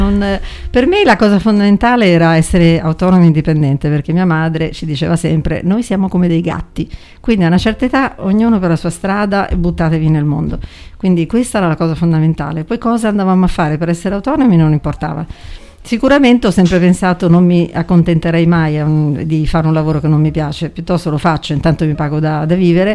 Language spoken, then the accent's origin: Italian; Genoa, Liguria, Italy; E io sono anche genovese, però comunque...